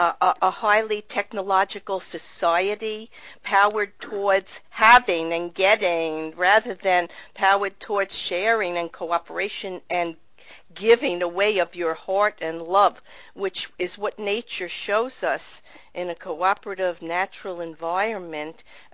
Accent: Sheepshead Bay, New York, United States; I grew up near there in Sheepset Bay.

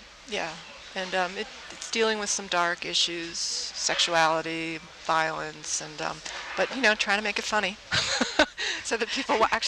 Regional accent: New York, United States; also born or lived in Fort Wayne, Indiana; Mostly New York. I'm mostly a New Yorker. I was born in Fort Wayne, Indiana, but we moved quickly back to the East Coast.

